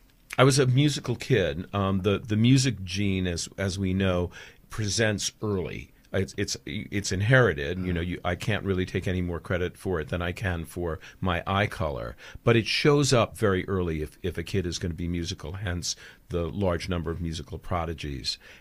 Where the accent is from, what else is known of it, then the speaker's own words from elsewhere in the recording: Roslyn Heights, New York, United States; I am a Long Island Jewish boy and grew up basically in a town. Literally, I grew up in a development of Roslyn Heights, which was called South Park.